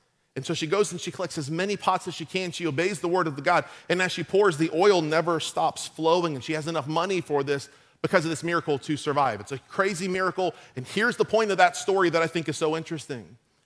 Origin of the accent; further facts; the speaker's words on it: West Palm Beach, Florida, United States; I grew up in West Palm Beach, and West Palm Beach is funny because West Palm Beach is known for its extravagance, its opulence.